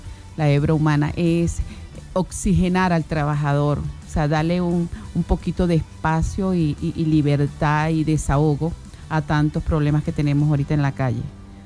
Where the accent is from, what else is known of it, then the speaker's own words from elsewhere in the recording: Venezuela; yo creo que nosotros como venezolanos debemos pensar bien